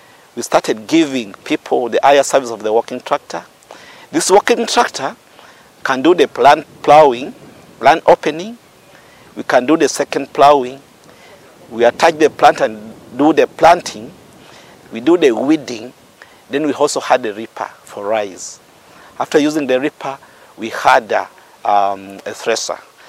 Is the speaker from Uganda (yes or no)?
yes; Uganda; I come from Uganda.